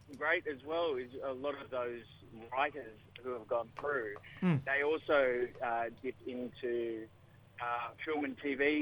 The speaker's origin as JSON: {"language": "English", "town": "La Perouse", "region": "New South Wales", "country": "Australia", "tie": "born or raised there", "said": "I'm a proud Biripi, Warramai, Wadi Wadi, Walbunja man from Sydney, and I grew up in La Perouse."}